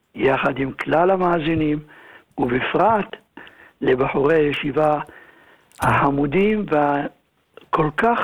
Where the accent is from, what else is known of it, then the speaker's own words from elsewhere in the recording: Jerusalem, Jerusalem District, Israel; אני מדבר בירושלים, בבית ישראל, היה רק שני חדרים.